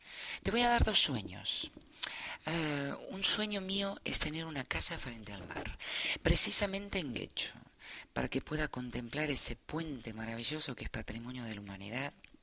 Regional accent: Argentina; Yo lo único que necesito es hablar como un argentino, que usamos la lengua, la cabeza, el corazón y el cuerpo.

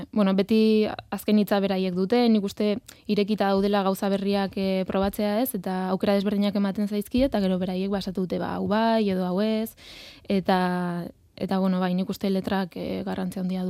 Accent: Arbizu, Navarre, Spain; ni Arbizukoa naiz, eta Arbizun gazte asko daude musikan ibiltzen direnak

